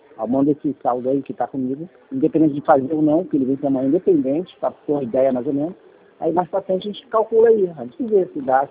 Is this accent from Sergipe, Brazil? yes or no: no; Rio de Janeiro, Brazil; Do Rio, sou do Rio.